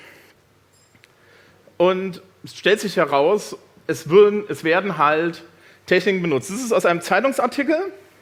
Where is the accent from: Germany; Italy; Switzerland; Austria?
Germany; born there; Also ich bin 81 in der DDR geboren